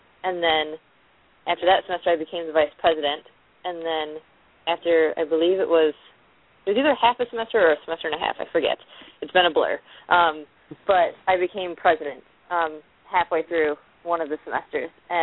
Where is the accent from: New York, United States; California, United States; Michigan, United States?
Michigan, United States; Grand Rapids; And I'm from Grand Rapids, and one of the, 110 cities across the country was Grand Rapids.